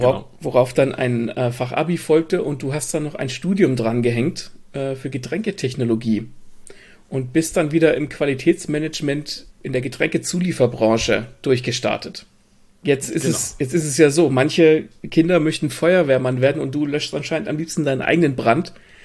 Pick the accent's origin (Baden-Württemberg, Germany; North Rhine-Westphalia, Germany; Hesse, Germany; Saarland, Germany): Hesse, Germany; Gelnhausen; born there; Ich bin geboren in Gelnhausen.